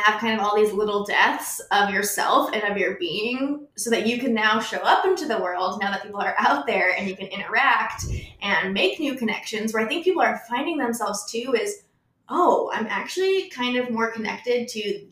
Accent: Cleveland, Ohio, United States; also born or lived in Las Vegas; I grew up in Cleveland, but I moved to Vegas for 7 years. I lived in a van, traveled for a year.

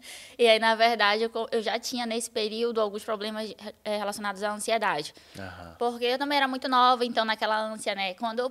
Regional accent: Manaus, Amazonas, Brazil; Vim de Manaus, do norte. Rapaz, do Brasil.

